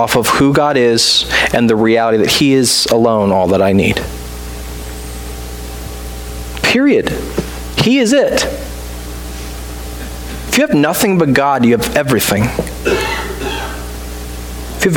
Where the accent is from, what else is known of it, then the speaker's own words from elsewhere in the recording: the South, United States; I'm from the South.